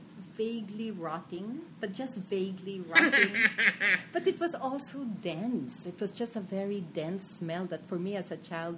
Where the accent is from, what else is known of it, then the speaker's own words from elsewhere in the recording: Santa Ana, Metro Manila, Philippines; I grew up in Santa Ana overlooking the Pasig River at a time when there was a lot of stuff floating on the Pasig River.